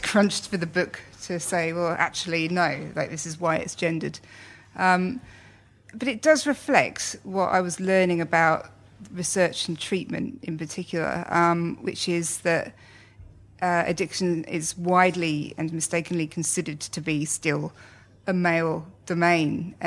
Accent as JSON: {"language": "English", "town": "Slough", "region": "South East England", "country": "United Kingdom", "tie": "born or raised there", "lives_now": "Australia", "said": "I'm a journalist. I grew up in Slough and now I live in Australia."}